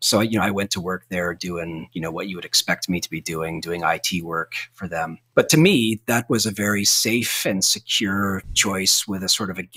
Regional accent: Vermont, United States; I mean, for somebody like me, growing up in Vermont, moving to Silicon Valley and being in the heart of all this innovation was just so exciting.

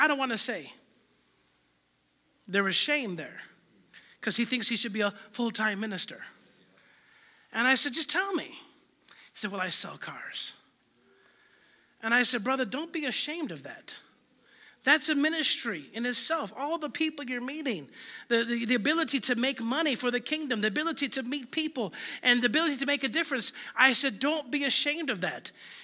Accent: Chicago, Illinois, United States; we're from Illinois, we're from Chicago

